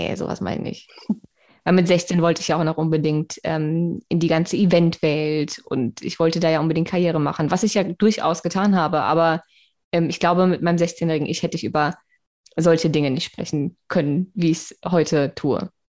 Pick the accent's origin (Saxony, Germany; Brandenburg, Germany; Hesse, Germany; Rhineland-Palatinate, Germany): Hesse, Germany; Darmstadt; ich bin ja in Darmstadt groß geworden